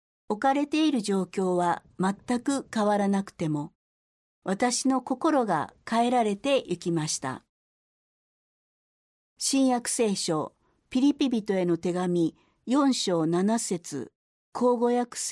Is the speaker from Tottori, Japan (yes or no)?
no; Wakayama, Japan; 私は和歌山県和歌山市の出身です。神様のことを全く知らずに育ちましたが、高校生の時に初めて聖書を手にして、